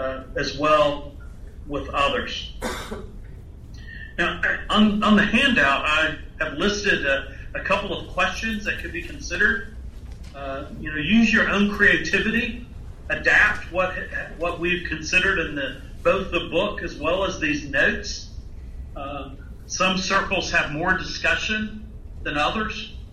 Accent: Texas, United States; I grew up in Texas, where there's the sense of the individual and pulling yourself up by your bootstraps and going gusto for whatever you're doing.

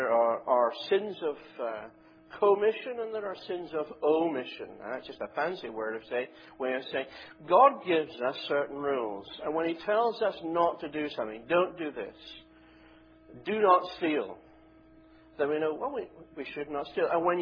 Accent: Scotland, United Kingdom; as a Scot

